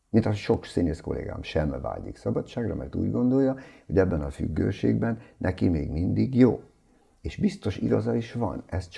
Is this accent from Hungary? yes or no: yes; Lake Balaton, Hungary; Én ott nőttem föl egy fantasztikus helyen, ezt mindig eldicsekszem vele, két kastélyban, egy angol parkban nőttem fel a Balaton partján.